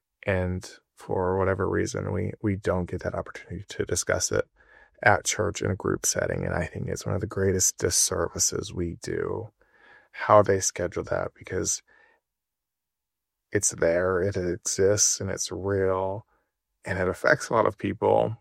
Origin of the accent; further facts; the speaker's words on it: Idaho, United States; I can think of a litany list of life experiences growing up in Southeast Idaho, going to BYU